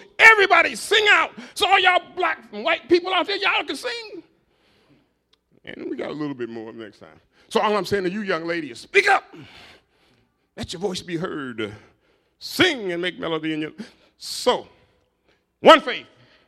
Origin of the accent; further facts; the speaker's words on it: Detroit, Michigan, United States; Now, I was raised in Detroit, Michigan, born in 1949 on the ghettos of Detroit over there. And I went to the Catholic Church